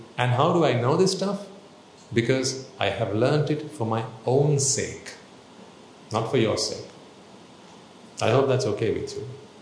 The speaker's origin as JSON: {"language": "English", "country": "Sri Lanka", "tie": "born or raised there", "said": "I didn't know that it was going on in my hometown."}